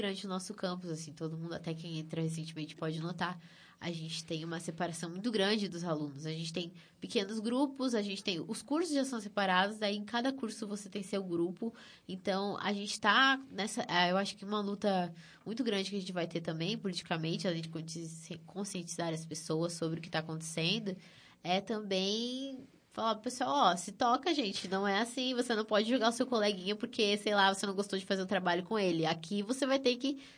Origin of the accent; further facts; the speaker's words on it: Frederico Westphalen, Rio Grande do Sul, Brazil; eu tenho consciência que eu sou de Frederico